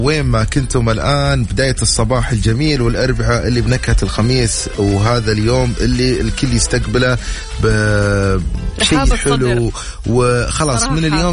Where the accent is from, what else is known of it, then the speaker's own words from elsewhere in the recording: Riyadh, Riyadh Province, Saudi Arabia; اي احنا عندنا في الرياض عاد ما بالك الشرقيه والمناطق هذه اللي تشرق فيها الشمس بدري